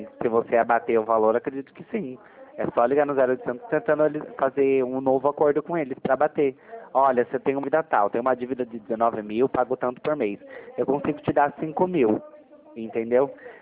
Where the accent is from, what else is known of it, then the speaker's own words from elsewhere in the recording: Piracicaba, São Paulo, Brazil; eu não sou nem de Americana. Eu sou de Piracicaba